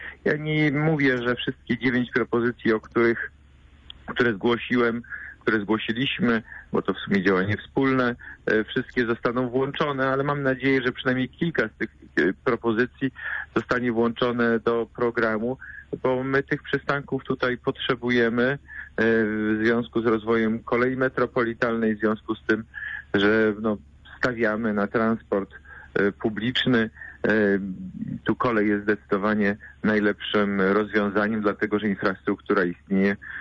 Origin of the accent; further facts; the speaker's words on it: Poznań, Greater Poland Voivodeship, Poland; powinniśmy jako poznaniacy, Wielkopolanie